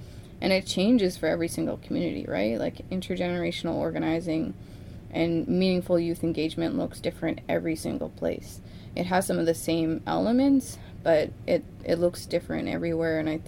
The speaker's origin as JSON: {"language": "English", "region": "Alberta", "country": "Canada", "said": "I'm from Laxana in Alberta."}